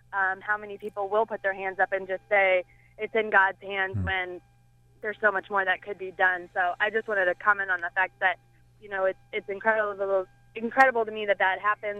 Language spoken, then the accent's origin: English; St. Louis, Missouri, United States; I'm not from here. I'm from St. Louis. I didn't grow up in a religious family.